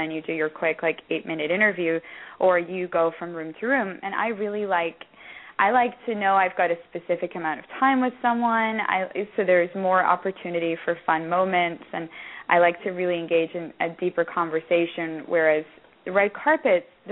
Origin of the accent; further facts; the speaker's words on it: United Kingdom; I think being British, we love a good theme.